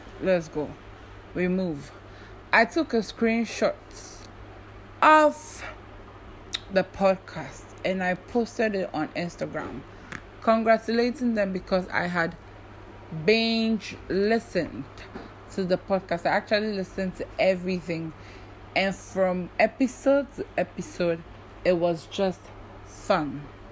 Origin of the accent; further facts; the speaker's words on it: Ghana; Me, I'm Ghanaian, so I bring out the words 1-1-1.